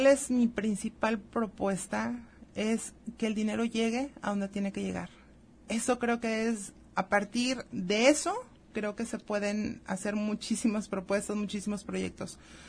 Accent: Zapopan, Jalisco, Mexico; now in Autlán, Mexico; Soy originaria de Zapopan, Jalisco, pero ya tengo más de 30 años viviendo aquí en Autlán.

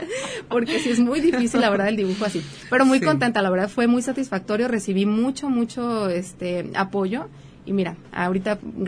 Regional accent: Autlán, Jalisco, Mexico; also born or lived in Guadalajara; que ahorita habemos muchos autlenses. Bueno, realmente yo nací en Guadalajara, pero tengo la mayor parte de mi vida viviendo en Autlán.

